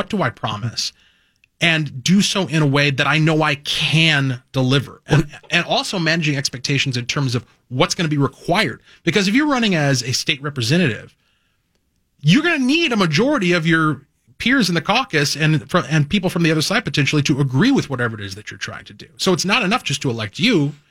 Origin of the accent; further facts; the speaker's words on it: Albertville, United States; I saw that exact thing happen at the last municipal election in my hometown. I serve on a city council in Albertville.